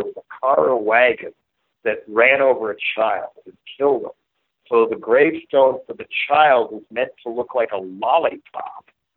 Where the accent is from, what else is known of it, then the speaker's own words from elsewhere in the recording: Boulder, Colorado, United States; there's a really old graveyard right in the middle of the neighborhood where I grew up in Boulder, Colorado, Pioneer Cemetery.